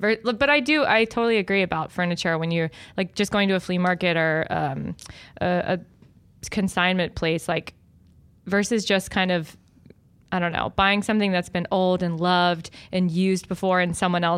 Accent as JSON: {"language": "English", "region": "Midwest", "country": "United States", "said": "I'm from the Midwest and there's like multiple Amish countries."}